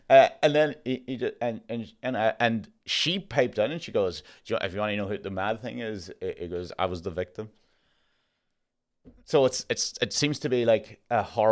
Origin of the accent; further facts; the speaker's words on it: Ireland; Well, I'm Irish, so they always just have us as gypsies.